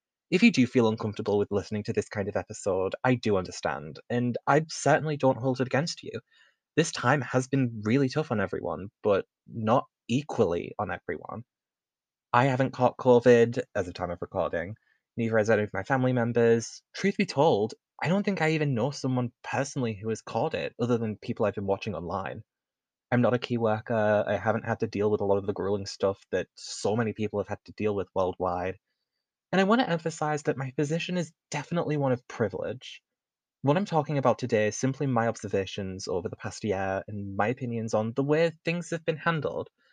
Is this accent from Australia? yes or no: no; United Kingdom; As for my home country, the UK had its first confirmed case on January 31st.